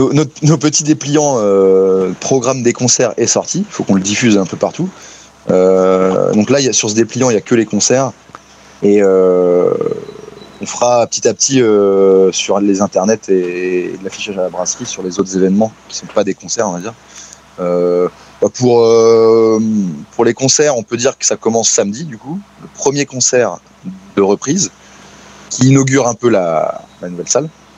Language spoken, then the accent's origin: French; Évreux, Normandy, France; Flora et moi, on vient d'Évreux